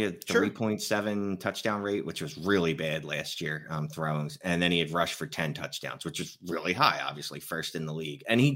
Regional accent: Philadelphia, Pennsylvania, United States; And just in case you can't tell from this awful accent, I am from Philadelphia.

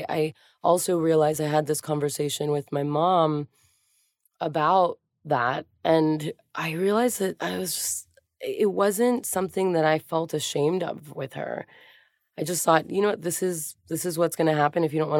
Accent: Miami, Florida, United States; also born or lived in Hialeah; But I grew up in Miami and Hialeah, and my high school was very queer.

